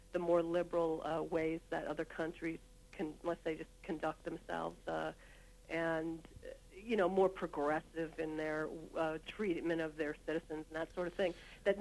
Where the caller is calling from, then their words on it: Lake Grove, New York, United States; Lake Grove.